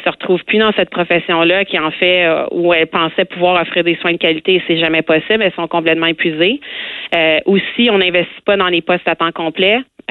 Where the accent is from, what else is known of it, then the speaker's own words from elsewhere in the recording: Quebec, Canada; je suis infirmière, je suis québécoise, j'habite encore au Québec.